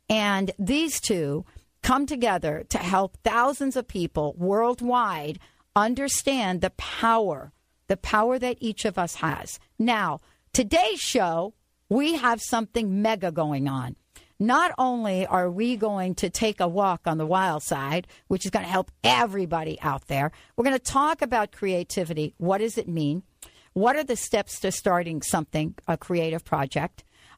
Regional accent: Bronx, New York, United States; I remember I grew up in the Bronx, just to kind of, you know, remind you of that.

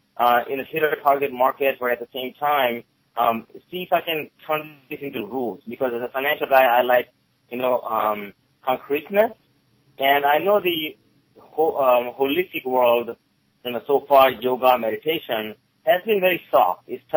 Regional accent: Gettysburg, Maryland, United States; moved away; also born or lived in India; I came here originally from India in 1989, with $20 and not a word of English. I grew up here in Gettysburg, Maryland area

